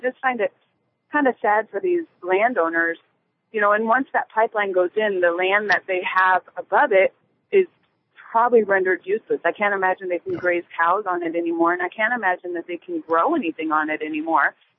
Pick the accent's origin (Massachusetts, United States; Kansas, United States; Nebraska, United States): Nebraska, United States; now in Pierre, United States; I am in a unique situation where I'm actually born and raised in Nebraska, and for the last 8 years have lived in South Dakota.